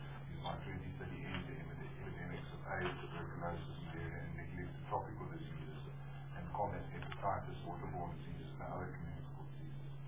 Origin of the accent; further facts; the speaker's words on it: South Africa; one of the things that we really focused on as a South African delegation was to make sure that there was compatibility between our national development in Agenda 2063 and the 2015 development agenda.